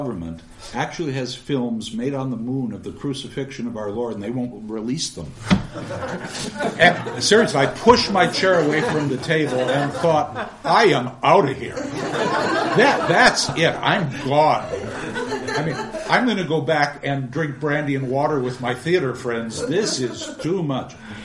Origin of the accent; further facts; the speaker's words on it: Eau Claire, Wisconsin, United States; And I was born and raised in Eau Claire, Wisconsin, about 90 minutes from Winona, which was fortuitous. And every summer, I went back to Wisconsin.